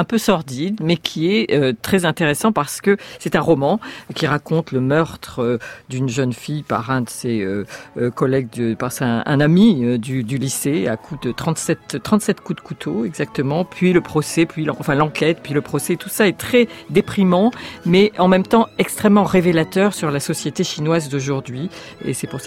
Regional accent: Marseille, Provence-Alpes-Côte d'Azur, France; born there; ce n'est pas à Marseille que je vous emmène, bien que ce soit ma ville natale

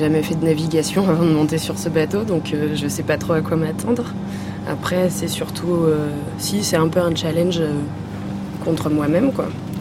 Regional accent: La Rochelle, Nouvelle-Aquitaine, France; born there; j'ai 26 ans et je suis née à La Rochelle.

